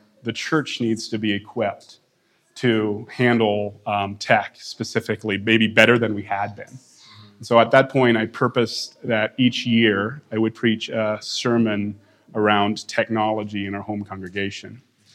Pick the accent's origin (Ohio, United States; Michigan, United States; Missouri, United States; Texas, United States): Ohio, United States; So I'm from Ohio, Holmes County area, if many of you know where that's at. I've grown up there.